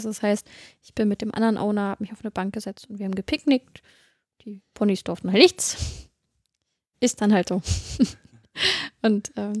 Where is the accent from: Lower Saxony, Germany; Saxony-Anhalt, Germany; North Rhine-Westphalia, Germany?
Lower Saxony, Germany; Celle; ich komme ja aus Celle, der schönen Beamtenstadt, wo alles sehr steif ist.